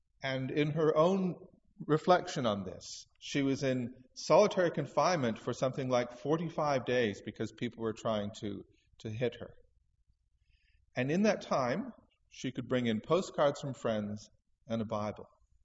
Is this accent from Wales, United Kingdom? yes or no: yes; Cardiff, Wales, United Kingdom; So I was raised as a little boy in Cardiff, Wales, until I was about